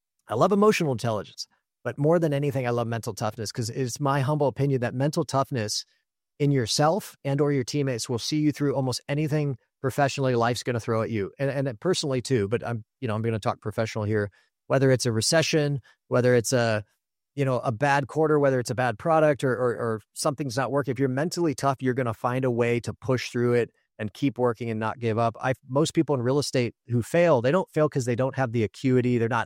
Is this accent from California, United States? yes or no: yes; Los Angeles, California, United States; And I spent a lot of my time growing up in Los Angeles.